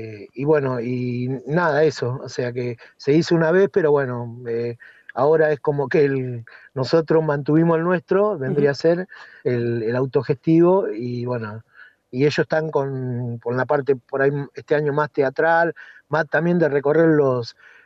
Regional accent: Chacabuco, Buenos Aires Province, Argentina; moved away as an adult; now in La Plata, Argentina; yo nací en Chacabuco, me crié ahí, tuve mi primer formación musical, artística, ahí en Chacabuco, como músico, como actor también, y bueno, ya después en los 90 me vine a estudiar a La Plata

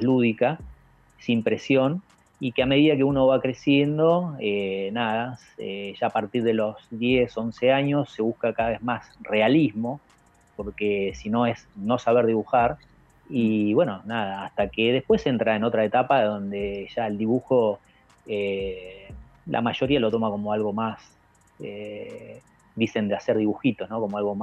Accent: Puan, Buenos Aires Province, Argentina; born there; de Puan, que es el lugar donde yo nací

